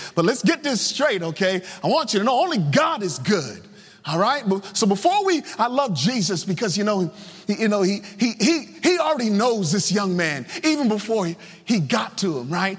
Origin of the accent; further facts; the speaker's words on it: Virginia, United States; I mean, I grew up in Sunday school, man. I'm talking back in Virginia, right?